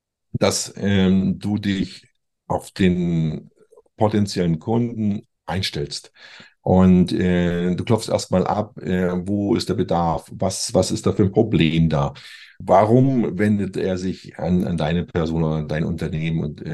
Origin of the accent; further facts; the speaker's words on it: Regensburg, Bavaria, Germany; Ich bin aus Regensburg